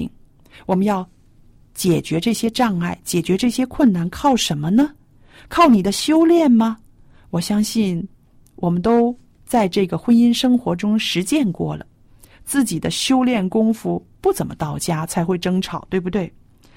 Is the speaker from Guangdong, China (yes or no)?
yes; Guangdong, China; 包括我们广东人常常说的鸡同鸭讲